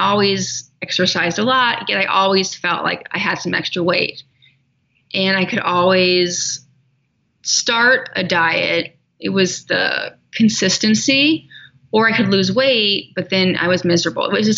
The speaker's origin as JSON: {"language": "English", "region": "California", "country": "United States", "tie": "born or raised there", "said": "I grew up in California where I was pretty athletic, you know, always outside."}